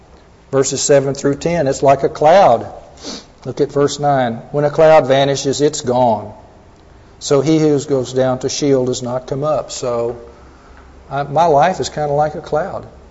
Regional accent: Texas, United States; Now, I'm from Texas, and I grew up there, and we were more likely to say you all.

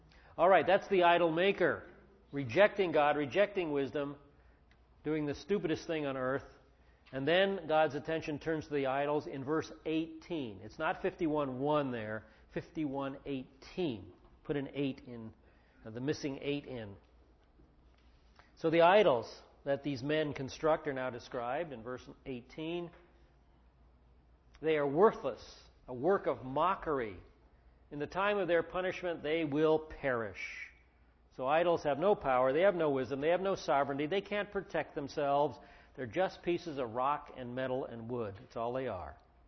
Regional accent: Oregon, United States; I come from the Northwest, and there's water in my blood. There's moss on my back. People in Oregon are called mossbacks.

